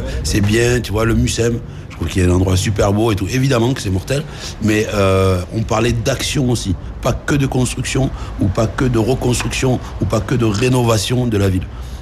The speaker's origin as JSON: {"language": "French", "town": "Marseille", "region": "Provence-Alpes-Côte d'Azur", "country": "France", "tie": "born or raised there", "said": "ma mère, elle est d'origine algérienne. On est d'origine saharienne, donc elle de Tiaret, mon père de Tindouf. Moi, je suis né en 74 à Marseille, derrière la friche d'ailleurs de la Belle de Mai. Donc, je suis né à Belzunce"}